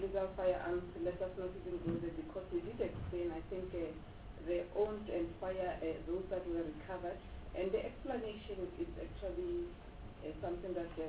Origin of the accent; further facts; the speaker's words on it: Gauteng, South Africa; I'm from Gauteng